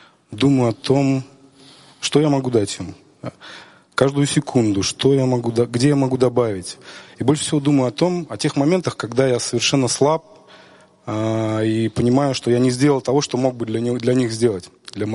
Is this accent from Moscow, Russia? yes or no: no; Saint Petersburg, Russia; Я из Санкт-Петербурга.